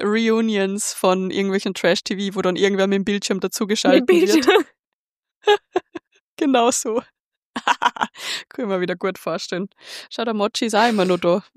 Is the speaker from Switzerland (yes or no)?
no; Austria; müssen wir als Österreicher quasi einen Input geben